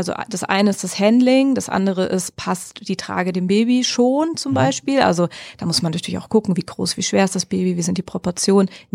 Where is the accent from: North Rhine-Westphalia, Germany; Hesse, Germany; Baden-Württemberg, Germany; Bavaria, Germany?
Hesse, Germany; Marburg; sitzt bei Marburg, also quasi in meiner Heimat.